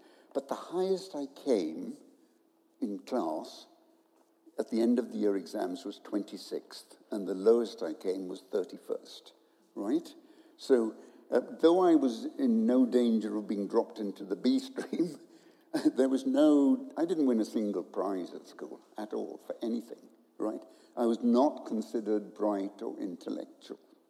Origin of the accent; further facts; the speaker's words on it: India; I was born in India and lived in India.